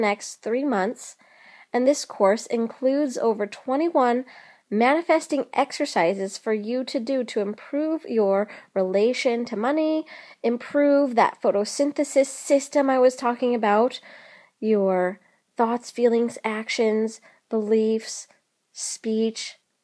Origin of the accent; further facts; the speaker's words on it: Seattle, Washington, United States; I am going to the Great Emerald City, my hometown of Seattle